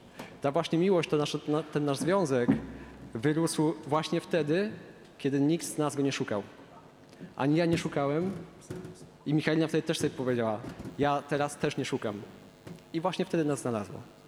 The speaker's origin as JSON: {"language": "Polish", "region": "Subcarpathian Voivodeship", "country": "Poland", "lives_now": "Toruń, Poland", "said": "Ja pochodzę z Podkarpacia."}